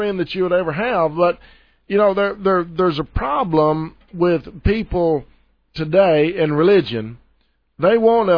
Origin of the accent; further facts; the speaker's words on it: Texas, United States; I am from Texas. I know I'm from Texas. I can prove I'm from Texas. I love this state.